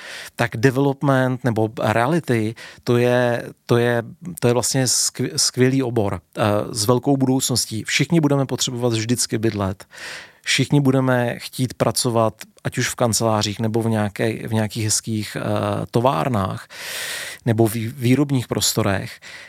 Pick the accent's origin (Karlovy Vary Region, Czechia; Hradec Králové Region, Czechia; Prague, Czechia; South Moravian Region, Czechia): Prague, Czechia; vyrůstal jsem v Karlíně, takže se pamatuju Karlín, to byla opravdu jako čistě průmyslová oblast.